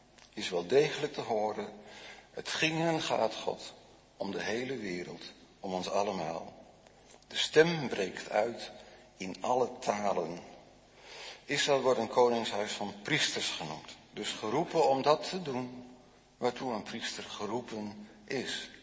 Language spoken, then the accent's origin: Dutch; Netherlands; Ik denk dat wij als Hollanders al afgehaakt hadden bij het tweede gebod.